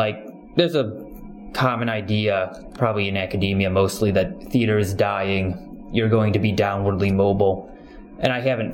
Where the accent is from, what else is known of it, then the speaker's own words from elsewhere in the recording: Urbana-Champaign, Illinois, United States; now in Chicago, United States; It was the natural move from Urbana-Champaign, which is also my hometown.